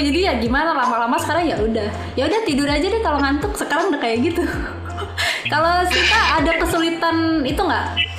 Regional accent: Java, Indonesia; Kan aku dari lahir sampai besar di Jawa. Terus penempatan di tempat yang jauh dari Jawa gitu kan.

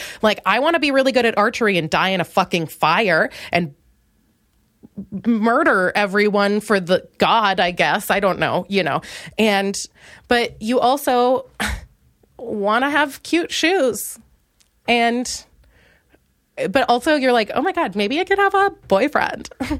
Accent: Minnesota, United States; and I'm from Minnesota, and I am starting to realize how intense that is because, oh boy, it is oofta, you know, it is subtle, but, and I'm pretty loud for Minnesota

